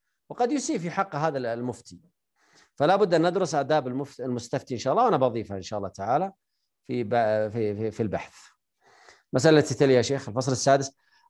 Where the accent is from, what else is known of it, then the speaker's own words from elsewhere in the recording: Saudi Arabia; يعني عندنا في السعودية مثلا